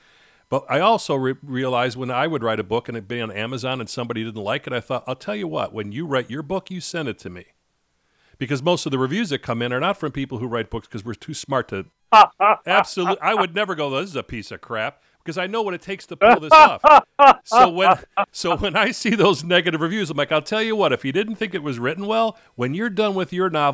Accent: Chicago, Illinois, United States; born or raised there

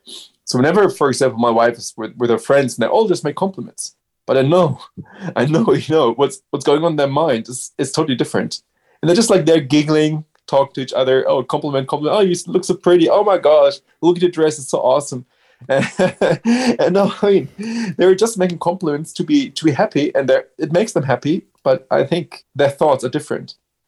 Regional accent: Netherlands; English is a second language; also born or lived in Germany; And I'm from the Netherlands or Germany or both, actually, but more from the Netherlands. And we are super direct.

